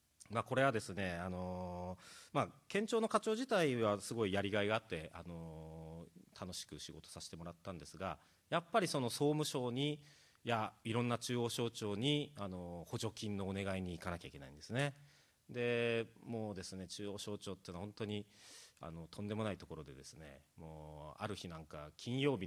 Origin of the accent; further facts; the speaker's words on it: Okayama, Japan; いや私は岡山の人間ですと答えましたけど